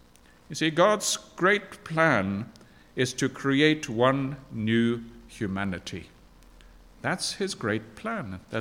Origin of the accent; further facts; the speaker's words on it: Zambia; I grew up in Zambia, and at one stage, there was a division between